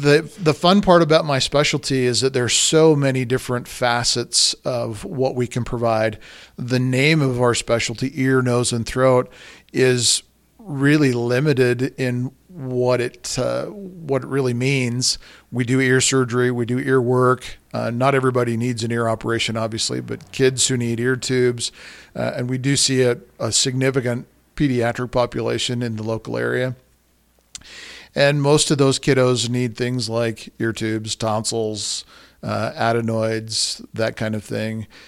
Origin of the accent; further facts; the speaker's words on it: Idaho Falls, Idaho, United States; now in Star Valley, United States; I grew up in Idaho Falls, and Star Valley has had a significant pull for me